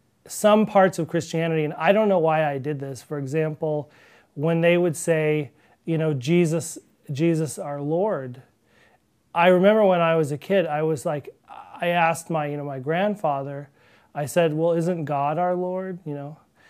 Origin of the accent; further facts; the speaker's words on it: Long Beach, California, United States; also born or lived in Berkeley; I was born in Berkeley, California in 1971. And my family moved when I was about 2 years old to Long Beach, California, which is near Los Angeles in Southern California. And that's where I grew up.